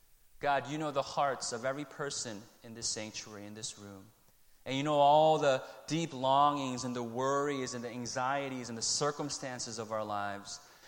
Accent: Chicago, Illinois, United States; I'm still kind of getting used to the East Coast, being a Midwest guy, growing up in Chicago and going to school in Illinois and in Missouri.

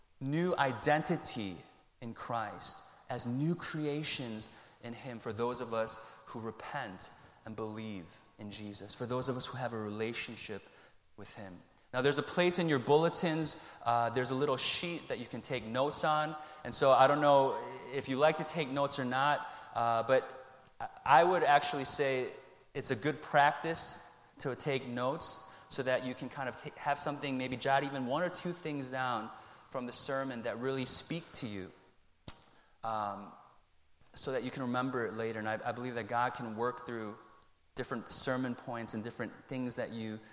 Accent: Chicago, Illinois, United States; I'm still kind of getting used to the East Coast, being a Midwest guy, growing up in Chicago and going to school in Illinois and in Missouri.

